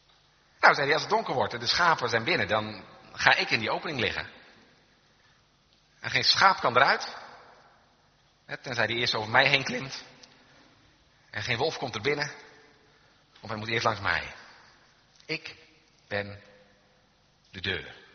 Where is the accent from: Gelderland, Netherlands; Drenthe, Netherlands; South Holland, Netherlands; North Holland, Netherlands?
Gelderland, Netherlands; Scherpenzeel; in de omgeving waar ik ben opgegroeid, Gelderse Vallei, kom je die regelmatig tegen. Bij ons aan de rand van het dorp in Scherpenzeel stond een schaapskooi.